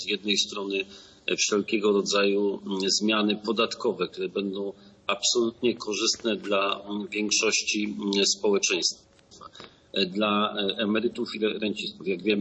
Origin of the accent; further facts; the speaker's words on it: Olkusz, Lesser Poland, Poland; Ja sam pochodzę z Olkusza